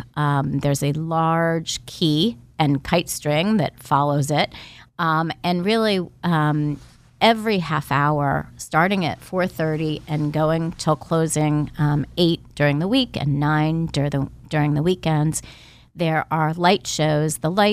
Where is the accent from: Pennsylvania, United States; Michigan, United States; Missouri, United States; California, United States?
Pennsylvania, United States; King of Prussia; I grew up in the King of Prussia area, and, you know, we used to go downtown to see lights when I was little.